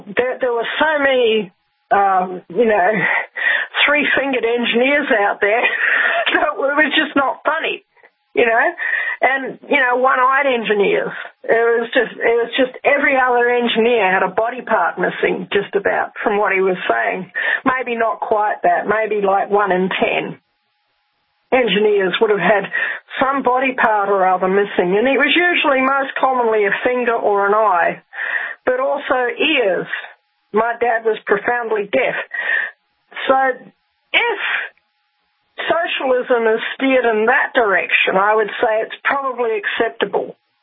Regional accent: New Zealand; And my dad, when I was growing up in New Zealand, he was an absolutely wonderful guy.

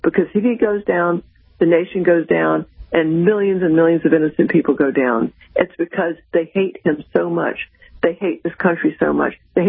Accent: United States; And to me, it's just sad as an American to know that there are so many clueless people in this country

